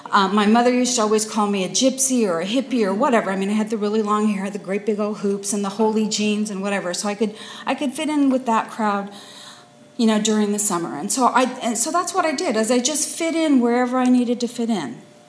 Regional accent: United States; English is a second language; I came to the United States probably like when I was born in the United States, but I came back I guess I was about 4 years old, and I didn't speak a lick of English.

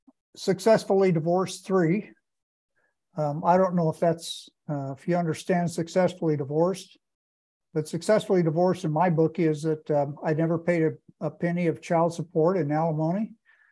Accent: Akron, Indiana, United States; So, "Well, where are you from?" And I'd say Akron, Indiana.

